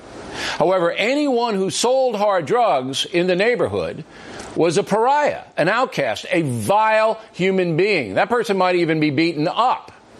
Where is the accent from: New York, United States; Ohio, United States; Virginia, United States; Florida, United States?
New York, United States; Levittown; When I grew up in Levittown, a suburb of New York City, heroin and other hard drugs were rare until the Vietnam War came in.